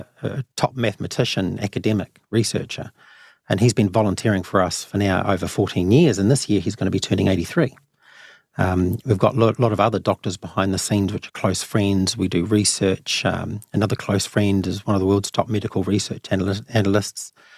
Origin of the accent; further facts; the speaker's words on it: Timaru, Canterbury, New Zealand; also born or lived in Auckland; I lived in Auckland at the time, and of course they were from my hometown, Timaru.